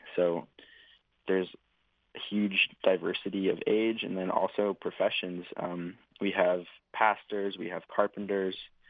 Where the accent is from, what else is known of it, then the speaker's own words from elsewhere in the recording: Maine, United States; grew up biking a lot. I'm originally from Maine.